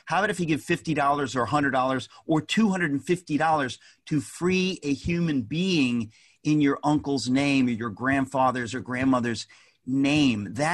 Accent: New York, United States; I'm from the New York area.

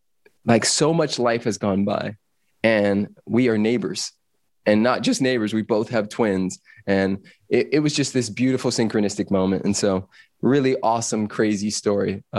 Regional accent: Los Angeles, California, United States; born or raised there

